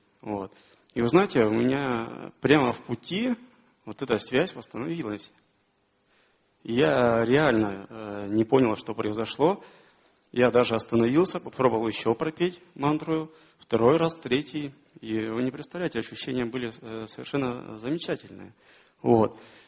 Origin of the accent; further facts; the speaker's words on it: Vologda, Vologda Oblast, Russia; я из Вологды. Я в свое время был в христианской религии, читал молитвы христианские.